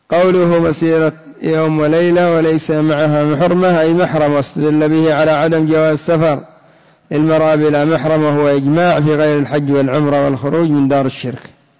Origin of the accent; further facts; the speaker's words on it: Yemen; الآن عندنا في اليمن شيء اسمه العصبة النسائية